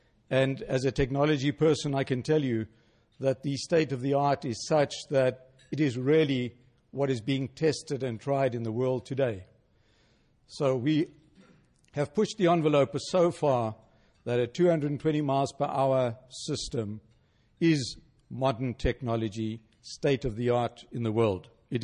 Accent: South Africa; as you can hear from my accent, which I don't think in my life I'm going to get rid of, my roots are from elsewhere. And in fact, I can confirm I was born and raised in South Africa.

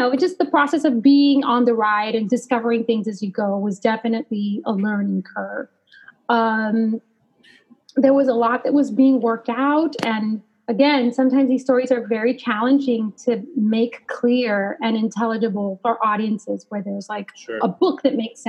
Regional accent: Los Angeles, California, United States; I grew up in Los Angeles.

